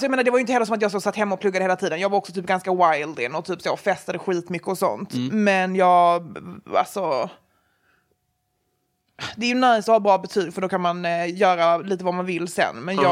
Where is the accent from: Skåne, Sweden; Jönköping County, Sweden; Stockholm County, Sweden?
Skåne, Sweden; Malmö; Jag är ju från Malmö. Mm. Och tycker att det är en toppen stad.